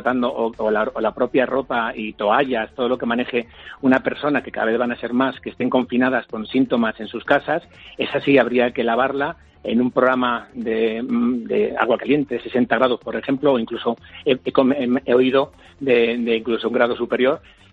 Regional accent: Germany; quizás porque me crié en Alemania y allí lo viví

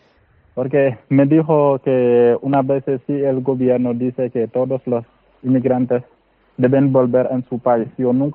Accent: Senegal; moved away as an adult; now in Spain; Vengo de Senegal.

